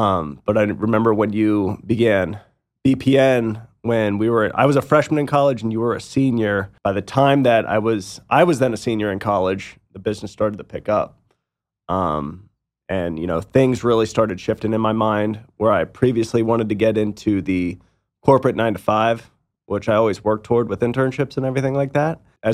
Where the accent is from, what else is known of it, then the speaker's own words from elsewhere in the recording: Palmyra, United States; Growing up in where we grew up in Palmyra, our football team was, and you remember it too, like we would go to the high school football games when we were young